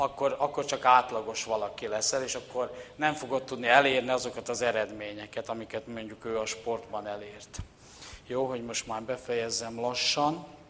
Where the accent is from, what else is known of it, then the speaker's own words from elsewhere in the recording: Slovakia; én Krisztus követő, keresztény vagyok, és magyar is vagyok, sőt, szlovákiai magyar vagyok